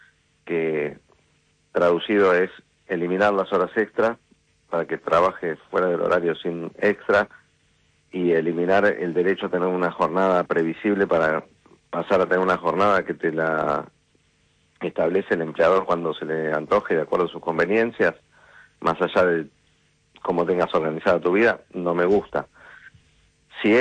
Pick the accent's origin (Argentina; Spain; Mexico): Argentina; yo soy argentino, vivo en la Argentina